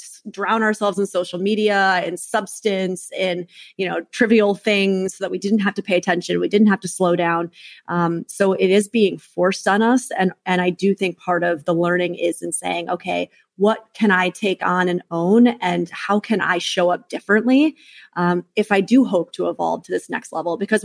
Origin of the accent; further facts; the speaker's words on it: New York, United States; because I'm a bit of a swearer, I'm a New Yorker